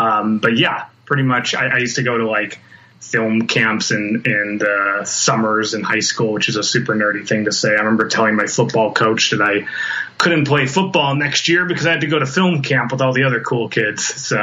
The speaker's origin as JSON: {"language": "English", "town": "Chicago", "region": "Illinois", "country": "United States", "tie": "born or raised there", "said": "Well, I grew up in the Chicago area"}